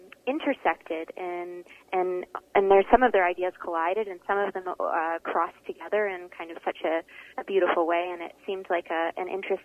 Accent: Toronto, Ontario, Canada; growing up in Toronto, there's a lot of older houses there.

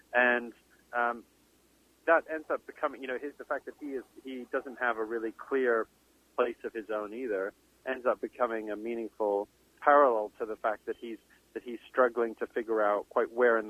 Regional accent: Canada; I have Canadian citizenship and I have British citizenship, and I grew up here, and I certainly sound more Canadian

